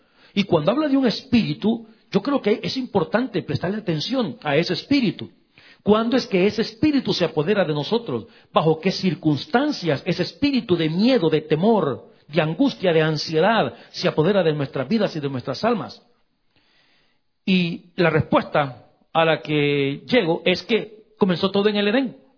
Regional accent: El Salvador; moved away as an adult; now in Canada; fue cuando veníamos precisamente para Canadá hace 32 años. Nosotros vendimos todo lo que teníamos allá en mi país, en mi rancho en El Salvador.

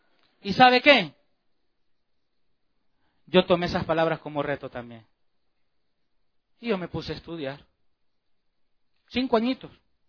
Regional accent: Ilopango, San Salvador, El Salvador; also born or lived in Soyapango; donde yo crecí, allá por Ilopango, allá por Soyapango, en El Salvador

